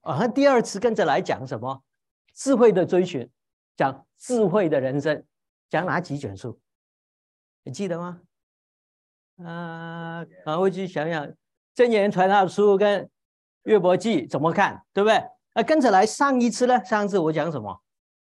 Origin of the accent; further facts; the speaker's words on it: China; moved away as an adult; now in United States; 我们中国人传统的话就是福禄寿。